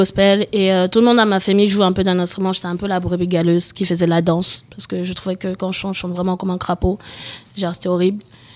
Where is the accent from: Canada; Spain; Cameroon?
Cameroon; je viens du fin fond du Cameroun, les gars